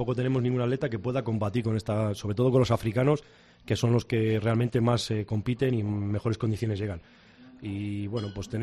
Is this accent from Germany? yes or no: yes; Germany; Spanish is a second language; now in Spain; Bueno, yo no soy español de nacimiento, soy alemán, y yo en aquel momento estaba allí. Yo era un niño que vivía allí